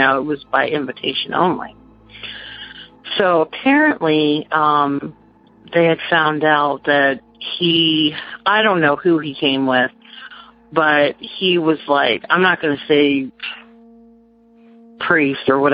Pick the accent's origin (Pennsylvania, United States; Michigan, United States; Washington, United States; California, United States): California, United States; Dixon; born or raised there; now in Hampton, United States